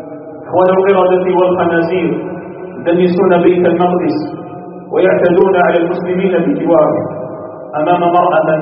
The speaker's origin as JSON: {"language": "Arabic", "country": "Algeria"}